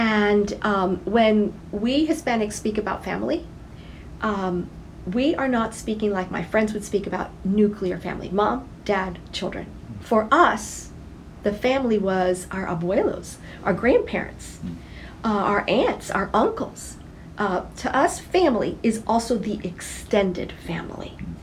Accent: United States; And growing up in the United States, I could see easily how this individualism would almost through the process of osmosis, because I was going to school, would kind of seep into my life.

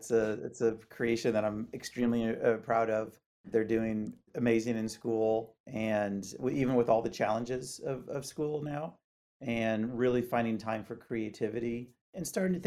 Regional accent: St. Louis, Missouri, United States; also born or lived in Illinois; now in Alameda, United States; I was born in Illinois and grew up in St. Louis, Missouri.

